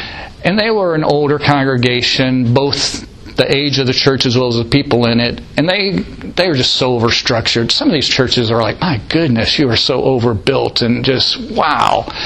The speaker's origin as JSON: {"language": "English", "region": "Northeast", "country": "United States", "said": "You know, I'm from the Northeast, and there's so many things that I envy in the South."}